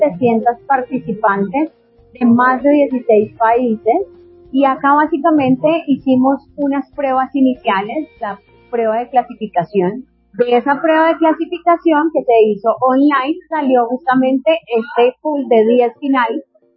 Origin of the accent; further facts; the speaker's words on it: Colombia; soy de Colombia